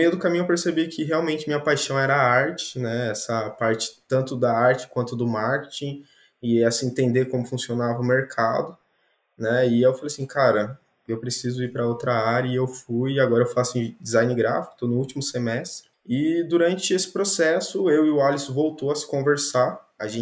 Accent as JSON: {"language": "Portuguese", "town": "Londrina", "region": "Paraná", "country": "Brazil", "said": "Eu sou de Londrina também, né?"}